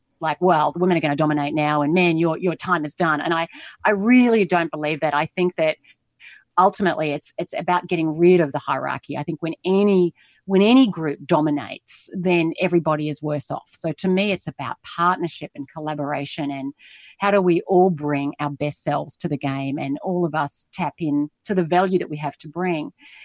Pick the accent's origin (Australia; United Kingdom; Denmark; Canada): Australia; moved away as an adult; also born or lived in United States; now in Singapore; I am Australian. I'm currently based in Asia, in Singapore. I lived in the US for 11 years and I'm constantly on planes traveling around the world.